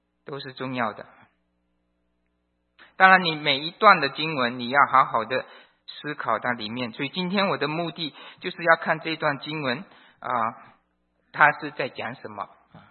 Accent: Sarawak, Malaysia; 那我们星期五的时候有人问我从哪里来，我不提沙劳越因为太难记了，东马来西亚来的

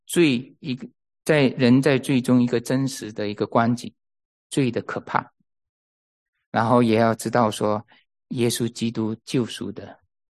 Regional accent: China; 基督教不是中庸之道，我们中国人喜欢中庸之道。

